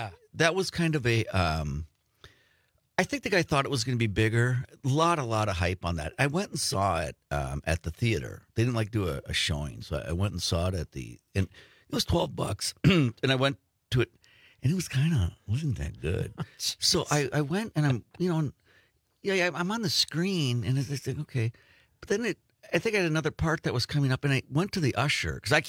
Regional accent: Two Rivers, Wisconsin, United States; I grew up in Two Rivers, and our address was 2833 34th Street.

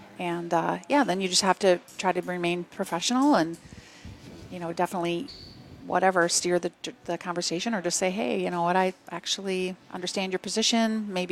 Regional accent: Madison, United States; born or raised there

